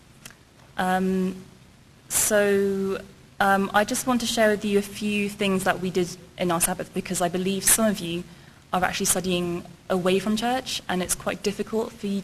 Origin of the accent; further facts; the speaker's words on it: Cambridge, East of England, United Kingdom; I'm from the UK, Cambridge. You'd probably tell from my accent.